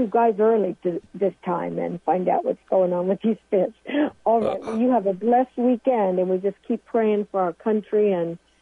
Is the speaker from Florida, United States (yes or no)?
no; Virginia, United States; we're actually from the Virginia side, you know, Shenandoah Mountains and all that.